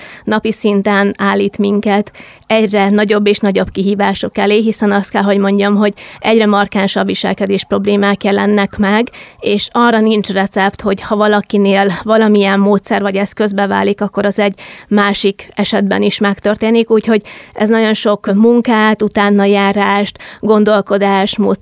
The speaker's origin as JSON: {"language": "Hungarian", "town": "Okány", "region": "Békés", "country": "Hungary", "said": "én egy Békés megyei kis településről származom, és nagyon sok olyan üzenetet kaptam, hogy az okányiak mennyire büszkék rám"}